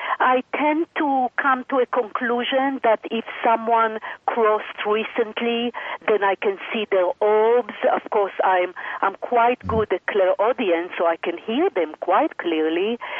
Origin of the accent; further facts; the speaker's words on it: Israel; Of course, I am from Israel, so of course I educate myself as what's going on with my country, with Iran.